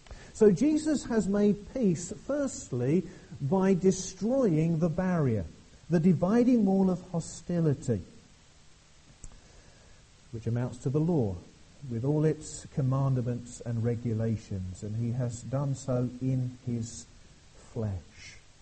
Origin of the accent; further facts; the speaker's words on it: England, United Kingdom; Now, when I became a Christian, I didn't cease being an Englishman.